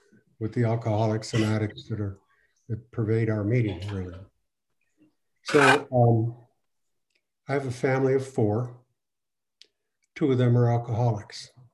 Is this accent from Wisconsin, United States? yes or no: no; Pennsylvania, United States; also born or lived in Boston; I quit my job in Boston, and I actually moved back to my hometown, Pennsylvania.